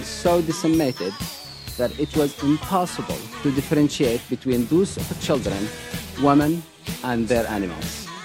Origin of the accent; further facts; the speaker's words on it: Musab, Yemen; I am from Musab, a remote village mountain in Yemen.